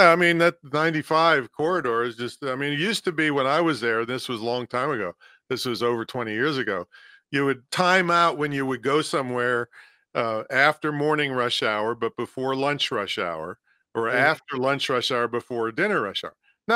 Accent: Pennsylvania, United States; now in Virginia Beach, United States; But I'm not from here. I'm from a little tiny town, a two-horse town in western Pennsylvania. The population is actually 500

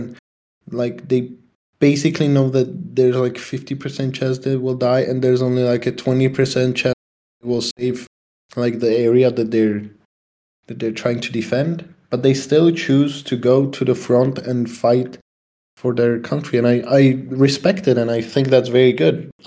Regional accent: Czechia; English is a second language; I just feel like if in my home country somebody told me that I lost my freedom and that from, like, basically if communism happened here, like the real actual communism, then I would take a broomstick and I would and I would go to the Prague Castle

